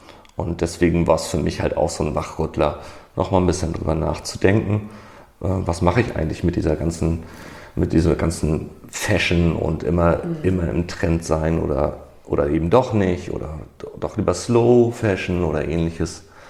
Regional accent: Hamburg, Germany; Ich komme aus Hamburg, ne?

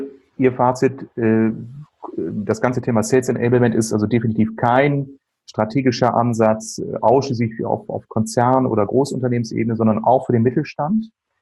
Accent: Bielefeld, North Rhine-Westphalia, Germany; Ich komme hier aus Bielefeld, Herford, Ostwestfalen.

